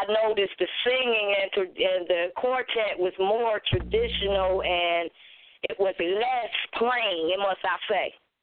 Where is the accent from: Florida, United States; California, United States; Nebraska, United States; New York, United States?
New York, United States; Buffalo; New York. That's my hometown.